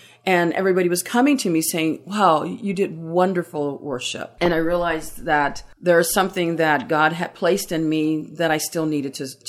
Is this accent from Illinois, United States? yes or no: no; Pasadena, California, United States; also born or lived in Los Angeles; I was raised in Los Angeles to the age of 7, and then my parents divorced, and my mom moved us to Pasadena, Altadena area.